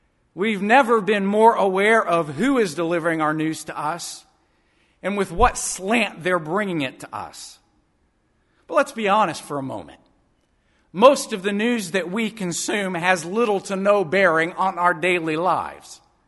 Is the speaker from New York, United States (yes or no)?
no; Texas, United States; and I'm from Texas and I've got one